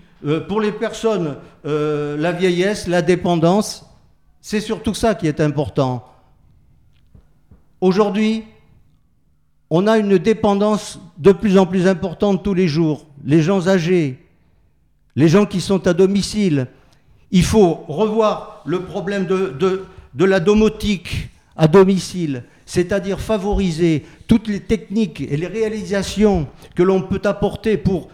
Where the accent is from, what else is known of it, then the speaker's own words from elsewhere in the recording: Corsica, France; comme on dit chez moi en Corse